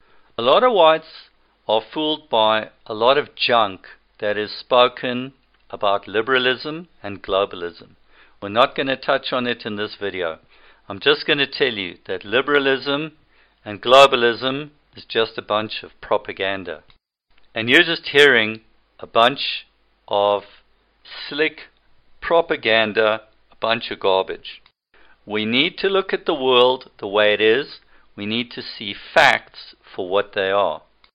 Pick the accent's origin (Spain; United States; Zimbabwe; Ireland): Zimbabwe; born there; Technically, I was born in the British Empire. I was born in 1963. And in 1963, Rhodesia was a colony of the British.